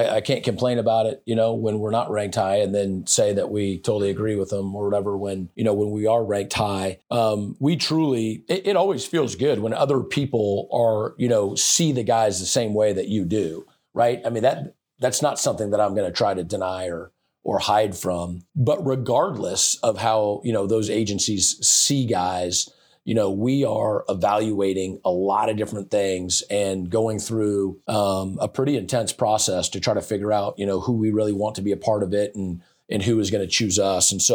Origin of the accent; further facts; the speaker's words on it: Washington, United States; from my home state, you know, of Washington.